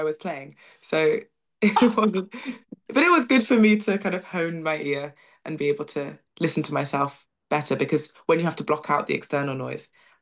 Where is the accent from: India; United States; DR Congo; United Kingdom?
United Kingdom; Nottingham, East Midlands; Oh my gosh, yeah. Nottingham is great.